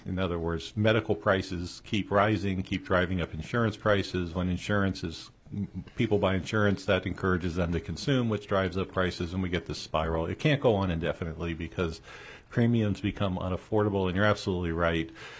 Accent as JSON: {"language": "English", "region": "Texas", "country": "United States", "tie": "born or raised there", "said": "there are lots of towns, for example, in my home state of Texas, that can't support a full-time physician's office."}